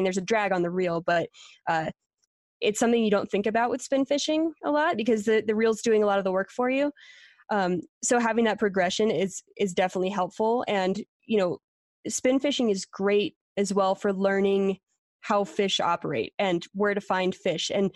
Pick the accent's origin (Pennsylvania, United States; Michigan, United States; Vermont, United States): Pennsylvania, United States; my sister lived out in Colorado. I was from Pennsylvania